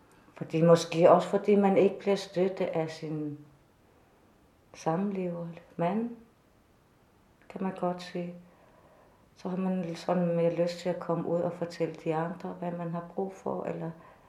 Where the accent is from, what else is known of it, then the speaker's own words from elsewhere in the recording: Greenland; Når jeg siger, at jeg er fra Grønland